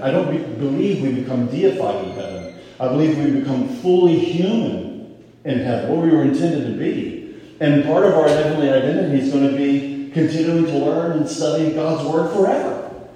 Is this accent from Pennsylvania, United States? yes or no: no; Florida, United States; I grew up in Florida, so we had St. Augustine grass.